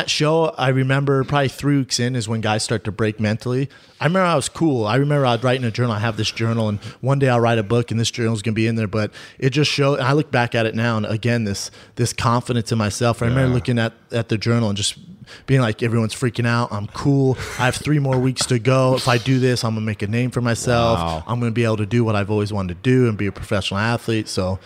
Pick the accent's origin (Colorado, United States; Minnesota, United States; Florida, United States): Colorado, United States; Denver; First time UFC came to Denver, I don't know how long. So it's in my hometown, all this pressure.